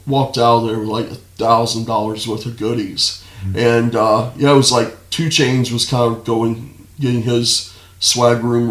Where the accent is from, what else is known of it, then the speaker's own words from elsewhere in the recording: Louisiana, United States; Man, I'm from Louisiana.